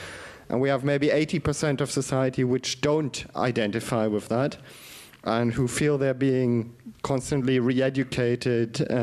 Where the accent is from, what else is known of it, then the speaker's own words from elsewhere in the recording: Germany; So I'm from Germany